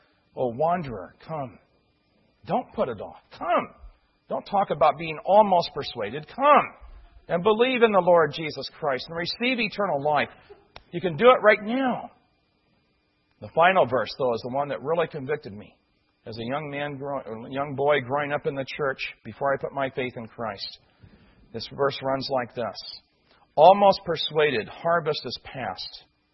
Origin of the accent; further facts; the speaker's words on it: Midwest, United States; As I was growing up in the Baptist circles I grew up in the Midwest, there was an old gospel song we used to sing